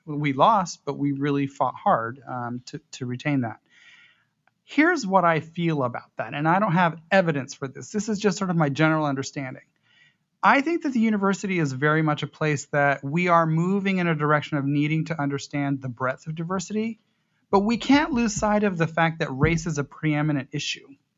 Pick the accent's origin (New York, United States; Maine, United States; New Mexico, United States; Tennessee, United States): New Mexico, United States; Albuquerque; when I was born and raised in Albuquerque, I identify as biracial. My mother is from Peru. My father is here, white, from the United States.